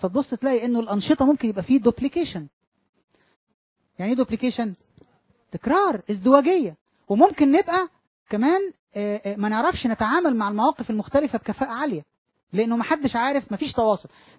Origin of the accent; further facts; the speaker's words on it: Egypt; وكان في أحد مجالس الوزراء عندنا في مصر من كام سنة مش فاكر